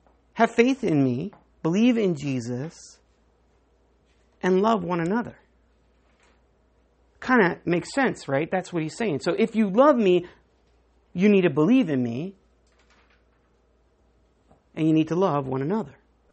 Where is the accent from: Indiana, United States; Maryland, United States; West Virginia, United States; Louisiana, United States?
Maryland, United States; Tell we're from Maryland, right?